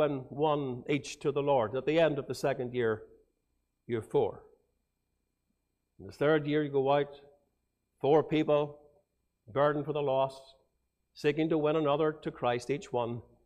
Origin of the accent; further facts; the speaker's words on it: Portadown, Northern Ireland, United Kingdom; When we were growing up in Portadown, they used to pray for the blue areas, and you got blue areas too.